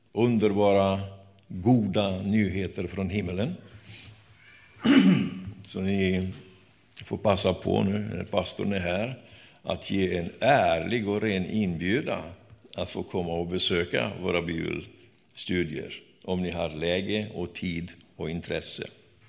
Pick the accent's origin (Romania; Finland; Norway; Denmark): Romania; now in Sweden; och ursprungligen kommer jag från Rumänien. Jag har kommit till Sverige för 35 år sedan.